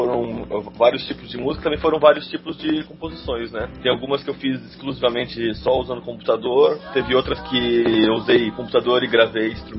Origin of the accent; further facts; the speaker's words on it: Sorriso, Mato Grosso, Brazil; Sou nascido e criado na capital ecológica, na cidade de Sorriso.